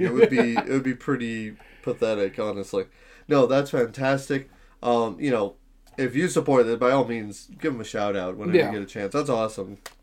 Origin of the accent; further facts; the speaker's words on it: Iowa, United States; it came from my home state, technically, Iowa.